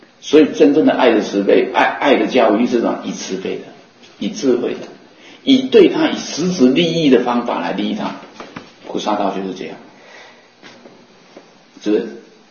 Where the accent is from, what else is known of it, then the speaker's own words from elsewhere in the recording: Taiwan; 我们台湾话不是有句话啊